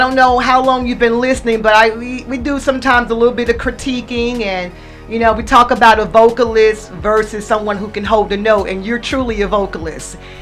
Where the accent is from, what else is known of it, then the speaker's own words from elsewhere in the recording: Minnesota, United States; I told you I'm from Minnesota.